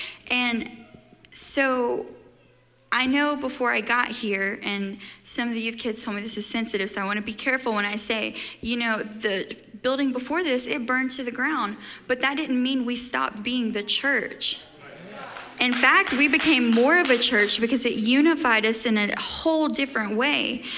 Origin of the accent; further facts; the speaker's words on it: Mississippi, United States; I mean, it's bigger than my hometown. I'm from Mississippi. Everything's bigger, you know.